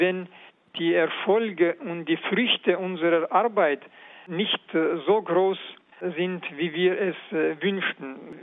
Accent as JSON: {"language": "German", "town": "Karaganda", "region": "Karaganda Region", "country": "Kazakhstan", "tie": "born or raised there", "said": "Ich kann mich erinnern aus meiner Kindheit in Karaganda."}